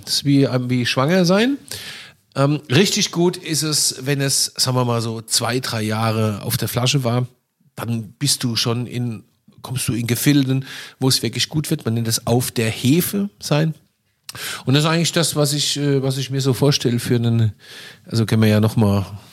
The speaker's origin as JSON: {"language": "German", "region": "Rhineland-Palatinate", "country": "Germany", "said": "Ja, also ich komme aus einer Gegend, wo du damit Scholle und Fleischwurst."}